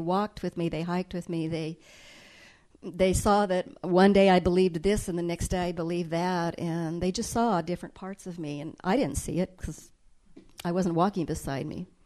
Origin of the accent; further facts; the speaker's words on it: Colorado, United States; I'm from Colorado, one of seven children.